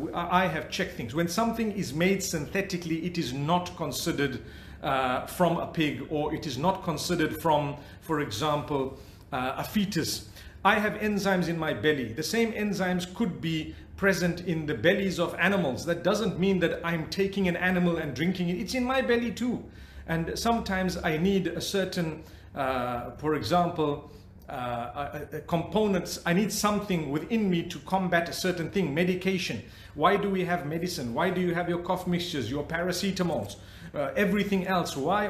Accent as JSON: {"language": "English", "country": "Zimbabwe", "tie": "born or raised there", "said": "I was born and raised in Zimbabwe."}